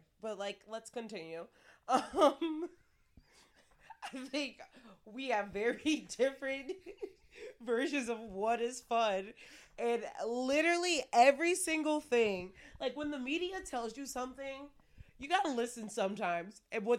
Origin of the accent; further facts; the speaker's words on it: Detroit, Michigan, United States; Bitch, we're literally from Detroit area.